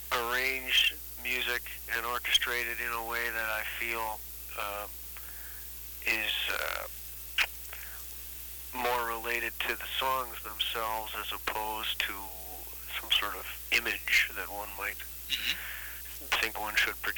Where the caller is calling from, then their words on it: Mississauga, Ontario, Canada; I'm at my home in Mississauga, but I'm only making a pit stop to do interviews.